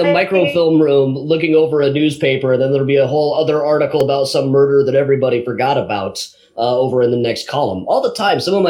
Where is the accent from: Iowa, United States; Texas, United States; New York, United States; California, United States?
Iowa, United States; I grew up in Iowa, where we're so by God stubborn we can stand touching noses for a week at a time and never see eye to eye.